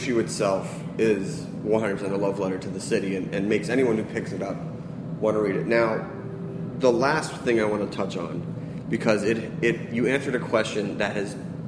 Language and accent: English; East Coast, United States; growing up in the East Coast